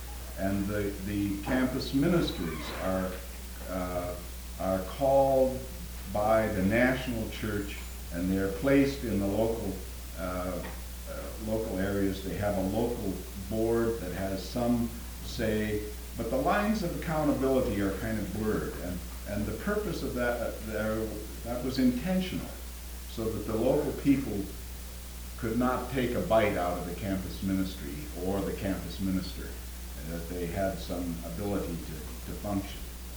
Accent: Washington, United States; I'm from Eastern Washington.

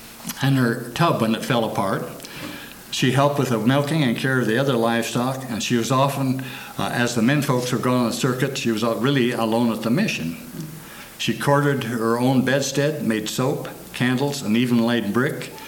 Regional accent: Idaho, United States; Colonel Wright went up here near my hometown. This is my hometown spread right here.

